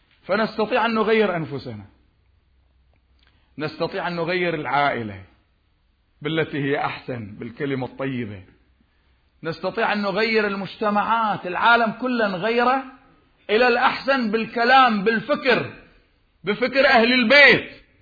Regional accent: Karbala, Karbala Governorate, Iraq; احنا عندنا في كربلاء في هذا المشروع العظيم

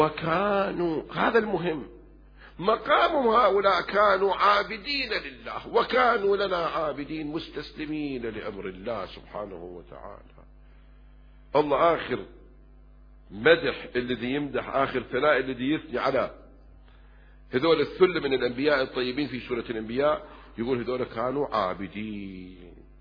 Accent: Kuwait; الحين هاي عندنا بالكويت أكثر البيوت عندهم خدامات

